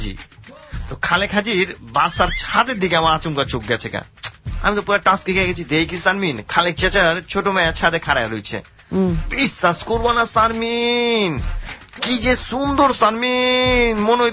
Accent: Dhaka, Dhaka Division, Bangladesh; আমি পুরান ঢাকার পোলা

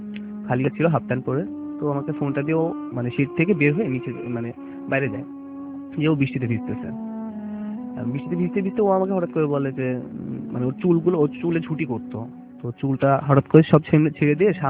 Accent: Dhaka, Dhaka Division, Bangladesh; আমি ঢাকা পল্টন থেকে এসেছি।

